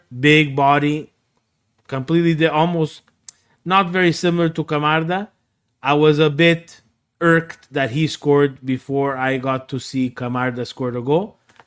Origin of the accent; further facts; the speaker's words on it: Canada; as a Canadian.